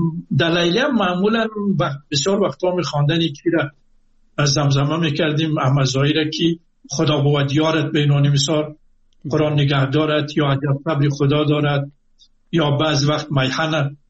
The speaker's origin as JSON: {"language": "Persian", "country": "Afghanistan", "said": "من از افغانستان آمدم"}